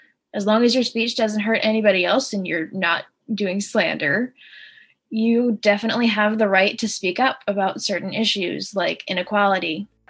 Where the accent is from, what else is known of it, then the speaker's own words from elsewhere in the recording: Trinity, Florida, United States; I am from Trinity, Florida, and I've grown up in Pasco County my entire life.